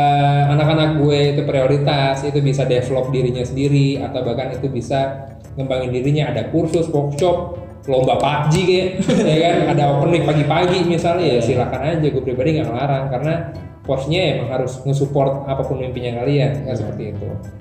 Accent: Cikarang, West Java, Indonesia; Bukan ternyata gua anak Cikarang, gua bisa jual nama Cikarang

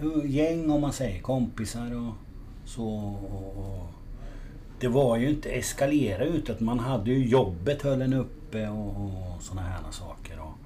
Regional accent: Finland; Jag är från Finland ju från början.

